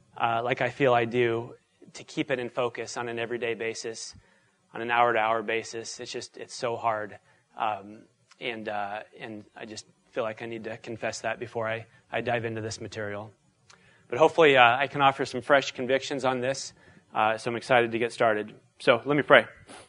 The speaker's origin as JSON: {"language": "English", "town": "Phoenix", "region": "Arizona", "country": "United States", "tie": "born or raised there", "said": "But I'm actually originally from Phoenix, was born and raised there, and that's where, after college, went back home to Arizona, and that's where we flew in from today."}